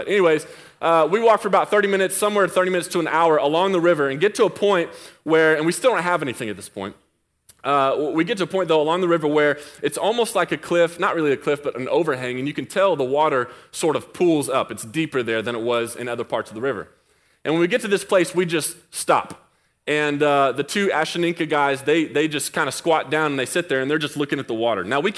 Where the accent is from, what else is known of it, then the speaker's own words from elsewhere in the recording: the South, United States; So I'm from the South, you know, we got to talk a little bit louder, you know.